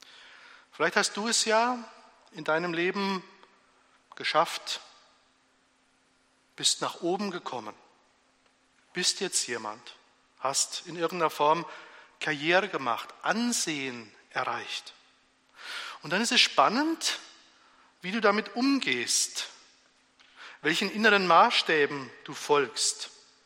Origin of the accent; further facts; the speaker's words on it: Hesse, Germany; now in Ottobrunn, Germany; Ich selber komme ja aus Hessen, da gibt es auch Berge, aber nicht ganz so hoch.